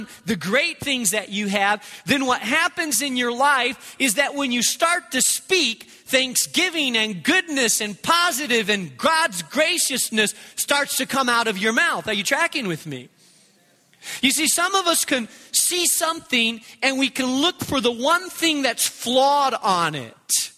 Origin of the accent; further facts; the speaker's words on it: Spain; I grew up in Spain. I like strong coffee.